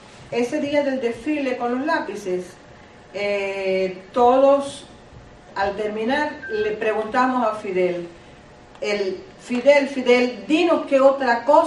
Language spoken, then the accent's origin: Spanish; Santiago de Cuba, Cuba; born there; Yo soy nacida en Santiago de Cuba, a más de 900 kilómetros de donde fui a estudiar.